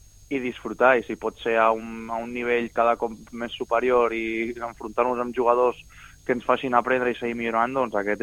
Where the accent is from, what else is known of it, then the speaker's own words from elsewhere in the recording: Sitges, Catalonia, Spain; som sis jugadors de Sitges, és a dir, la meitat de l'equip som d'aquí i tots els altres som més o menys al voltant.